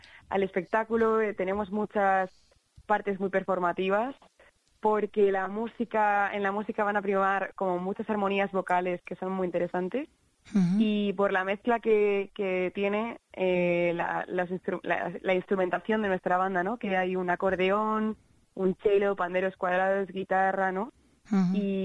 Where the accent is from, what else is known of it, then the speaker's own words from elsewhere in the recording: Madrid, Community of Madrid, Spain; Blanca y yo somos de Madrid.